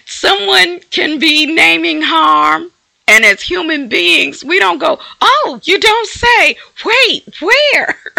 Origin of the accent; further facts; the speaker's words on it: the South, United States; I told y'all, I grew up in the South, if you can't hear it.